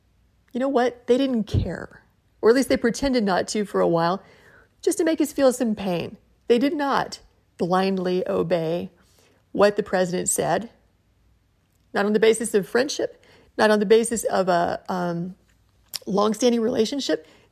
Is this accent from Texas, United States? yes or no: yes; Dallas, Texas, United States; If you go to the Bush library in my hometown here of Dallas, he has a presidential library